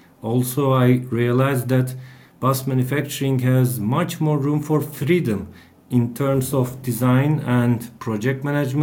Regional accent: Bursa, Turkey; While I was studying mechanical engineering at the university in my hometown, Bursa

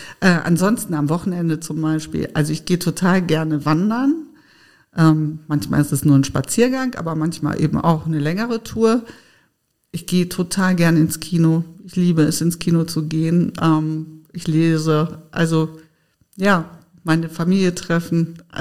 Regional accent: North Rhine-Westphalia, Germany; ich bin im Sauerland groß geworden, sehr ländlich

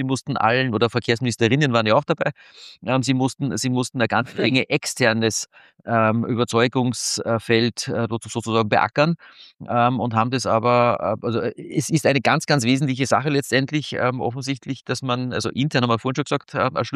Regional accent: Austria; ich bin ja auch Österreicher

